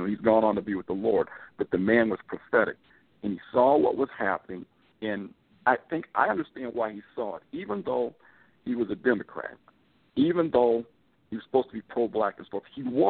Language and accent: English; Inglewood, California, United States; I remember the community I grew up in. I grew up in Inglewood.